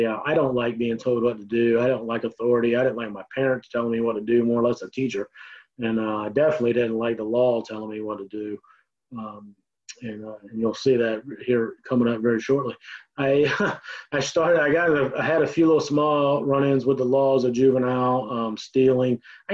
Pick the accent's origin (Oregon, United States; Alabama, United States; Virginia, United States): Virginia, United States; Virginia Beach; I'd moved to a new neighborhood out in Virginia Beach, and I grew up out in Bayside and graduated from Bayside High School.